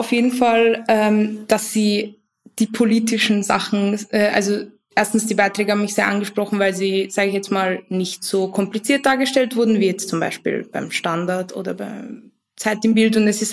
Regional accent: Vienna, Austria; Ja, ich komme aus Wien. Ich bin auch hier geboren, meine Eltern nicht. Also ich komme aus einer Migrantinnenfamilie.

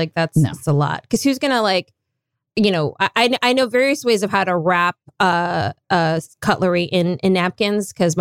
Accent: Minnesota, United States; moved away as an adult; now in California, United States; So, again, I'm from Minnesota. Can't take the Northwoods out of a girl, even though she's been in California for 20 plus years.

